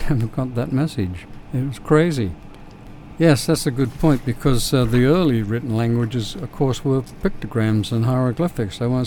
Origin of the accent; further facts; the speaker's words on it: Australia; I was born in April, toward the end of April in 1936, and the education year in Australia starts in February, the first week in February.